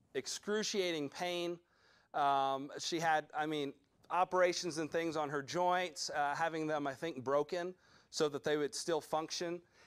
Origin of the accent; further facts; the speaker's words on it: Georgia, United States; also born or lived in South Carolina; There was a lady at the church I grew up in Georgia. You thought I was from South Carolina. No, I was a transplant from South Carolina. You've really got a Georgia boy on your hands.